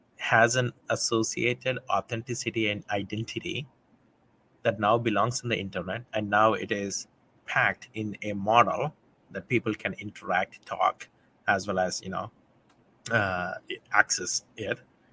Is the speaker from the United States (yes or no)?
no; India; I'm old. When I was growing up in India